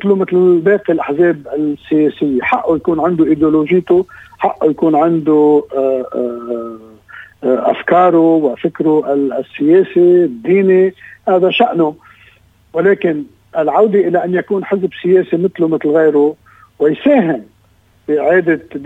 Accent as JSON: {"language": "Arabic", "country": "Lebanon"}